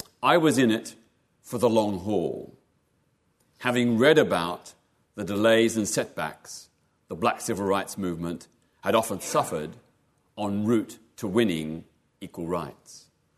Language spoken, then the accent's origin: English; Melbourne, Victoria, Australia; I was born in Melbourne, Australia in 1952. Growing up in a period of illiberal government and anti-communist witch hunts. My parents were conservative, working class, evangelical Christians.